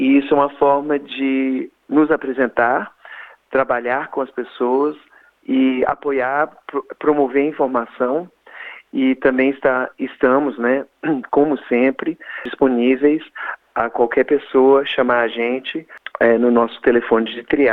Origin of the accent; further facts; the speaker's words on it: Belo Horizonte, Minas Gerais, Brazil; em Belo Horizonte, que é a minha cidade natal.